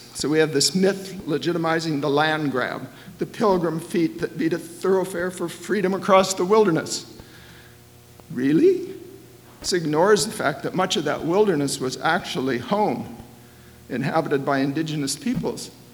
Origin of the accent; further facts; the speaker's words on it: North Dakota, United States; Well, I grew up out in North Dakota, out in the plains, so maybe it was more prevalent there.